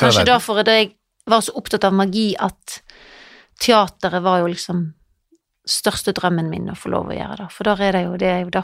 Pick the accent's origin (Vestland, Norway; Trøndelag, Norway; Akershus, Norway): Vestland, Norway; Jondal; now in Denmark; Ja, det er der jeg kommer fra.